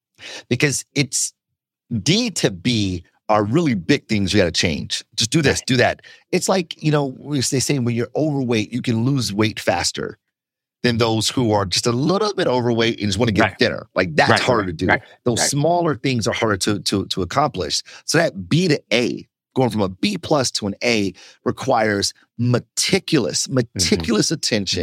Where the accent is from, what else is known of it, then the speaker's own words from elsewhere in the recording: Detroit, Michigan, United States; Look, I'm from Detroit. I'm a Pistons fan, obviously.